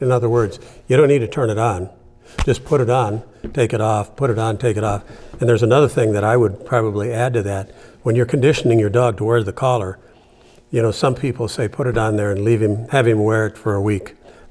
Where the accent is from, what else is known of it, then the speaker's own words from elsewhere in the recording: Canada; now in United States; I grew up in Canada. I'm an American, but came back to the United States and have stayed.